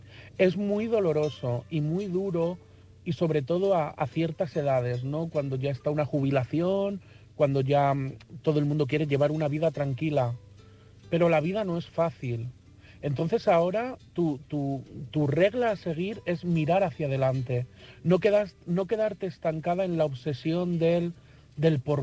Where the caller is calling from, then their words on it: Madrid, Community of Madrid, Spain; de Madrid